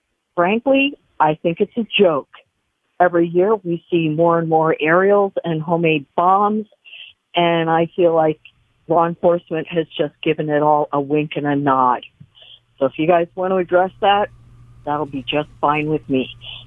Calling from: Kaneohe, Hawaii, United States; I'm calling from Kaneohe

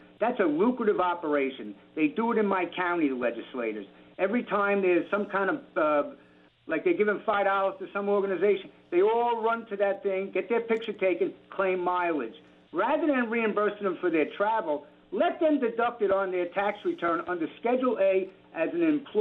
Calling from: Catskill, New York, United States; I'm calling from Catskill.

